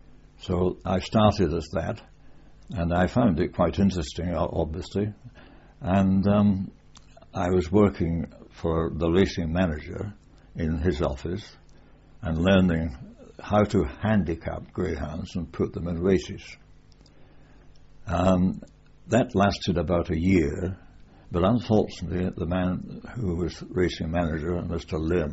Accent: Kilmarnock, Scotland, United Kingdom; I was born in Kilmarnock in Ayrshire, and I was born on the 16th of July, 1916. I was educated at Kilmarnock Academy

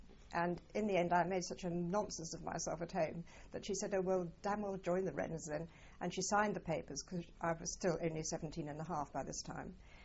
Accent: Southampton, South East England, United Kingdom; born there; also born or lived in United States; I was born on April the 1st, 1925, and born in Southampton

